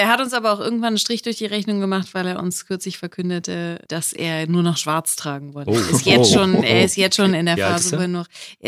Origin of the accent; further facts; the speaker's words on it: North Rhine-Westphalia, Germany; ich komme ja selber aus NRW.